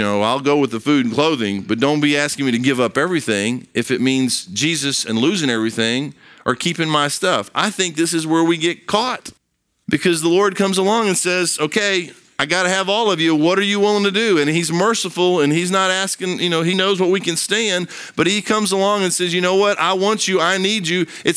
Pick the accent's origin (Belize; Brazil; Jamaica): Brazil; now in United States; I grew up in Brazil.